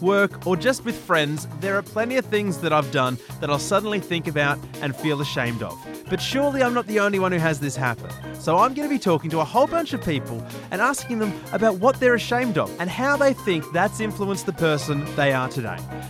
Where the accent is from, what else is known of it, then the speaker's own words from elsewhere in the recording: Port Macquarie, New South Wales, Australia; I grew up in Port Macquarie and, you know, when I moved to the city, it was strange.